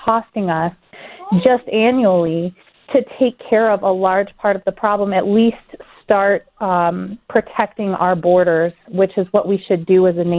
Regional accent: Arizona, United States; First off, I'm from Arizona.

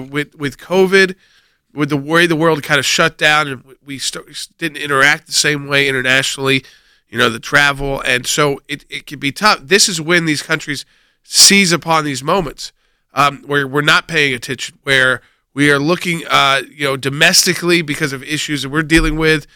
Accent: United States; Like, just as an American, it's not war we're talking about here

